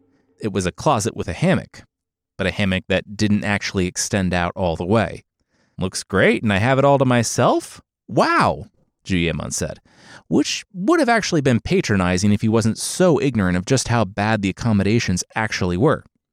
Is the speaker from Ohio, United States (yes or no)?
yes; Cincinnati, Ohio, United States; So, real quick aside, I'm from Cincinnati, and the quarterback from the Bengals, Joe Burrow